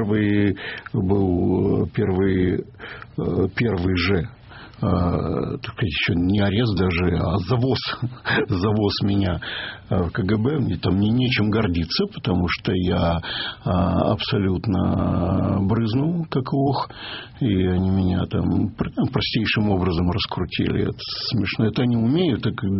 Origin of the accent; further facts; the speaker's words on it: Odesa, Odesa Oblast, Ukraine; я одессит без твердых принципов.